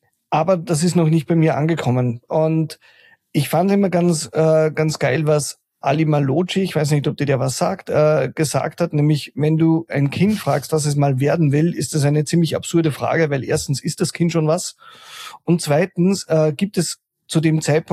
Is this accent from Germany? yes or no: no; Austria; was als Österreicher absurd ist, aber in einem Binnenland